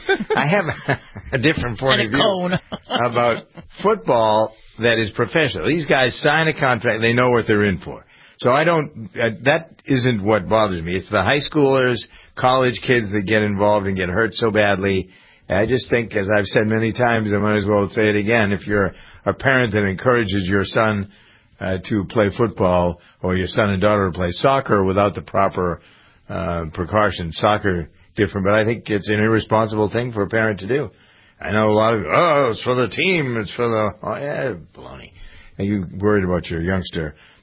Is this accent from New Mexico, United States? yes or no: no; Framingham, Massachusetts, United States; the taxpayers in Massachusetts just paid for a rail line to go from Framingham, my hometown, down to Foxborough Stadium.